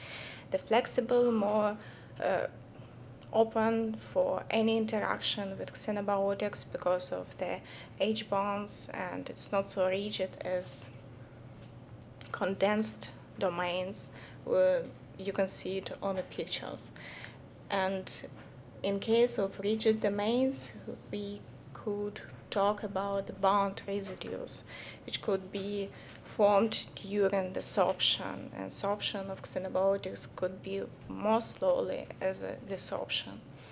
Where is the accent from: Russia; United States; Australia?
Russia; English is a second language; now in Germany; I'm originally from Russia, and now I'm working in Germany